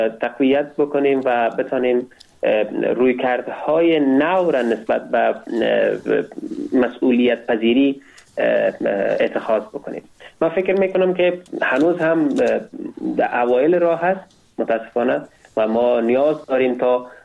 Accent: Kabul, Afghanistan; نویسنده و پژوهشگر مسائل افغانستان و غرب آسیا. در سال 1999 در ولایت کابل متولد شدیم.

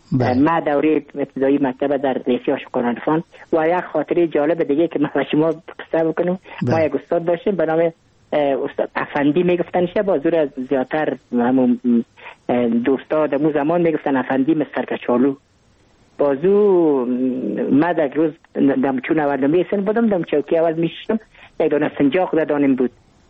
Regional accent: Kabul, Afghanistan; ما متولد کابل هستم، در نایی اول کابل تولد شدیم.

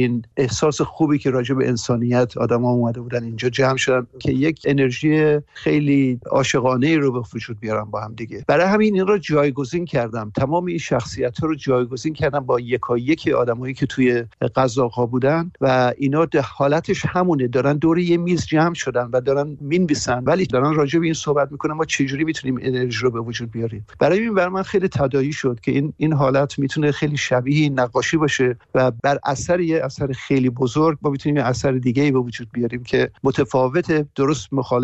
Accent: Tehran, Tehran Province, Iran; moved away as an adult; also born or lived in Mashhad; و از ایران 40 سال پیش اومدم بیرون. اصلیتم مال مشهده و تهران گرو آپ کردم دوره دانشگاه و اینا رو، ولی خیلی جوان بودم که اومدم بیرون

